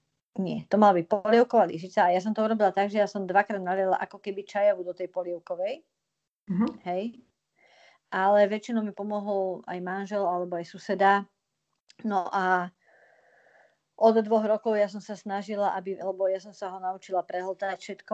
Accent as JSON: {"language": "Slovak", "town": "Bratislava", "region": "Bratislava Region", "country": "Slovakia", "tie": "born or raised there", "said": "Ja poznám teda Bratislavu veľmi dobre, veď žijem tu teda od narodenia."}